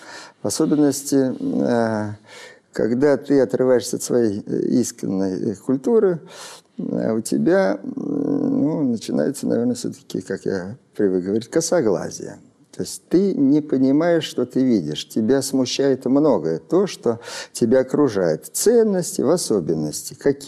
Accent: Altai Krai, Russia; born there; Я родился на Алтае. Мои предки с Воронежа. Это Хоперский округ. Дислоцировались, уехали в начале века. Папа 905 года, мама 910.

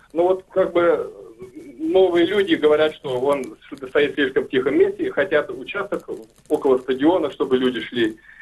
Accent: Orenburg Oblast, Russia; Я из Оренбургской области.

